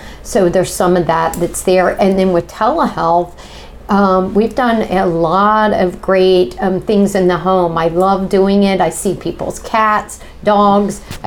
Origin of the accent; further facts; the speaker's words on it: Atlanta, Georgia, United States; And then they came here. And I grew up here and in Atlanta, spent my summers here.